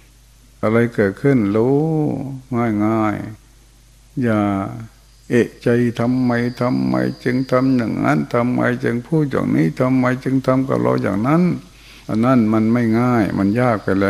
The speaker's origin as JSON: {"language": "Thai", "region": "Chaiyaphum", "country": "Thailand", "said": "เราก็เป็นคนชัยภูมิเหมือนกัน"}